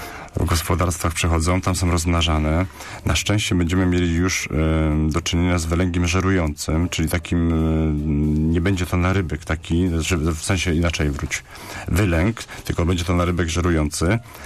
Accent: Poznań, Greater Poland Voivodeship, Poland; jako poznaniacy czy ludzie mieszkający przy rzece

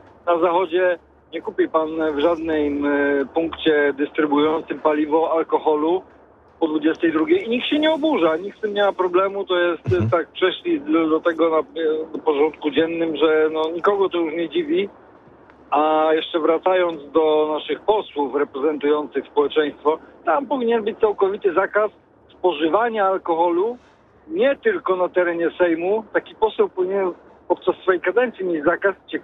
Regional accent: Ostrów Wielkopolski, Greater Poland Voivodeship, Poland; jestem akurat z Ostrowa Wielkopolskiego

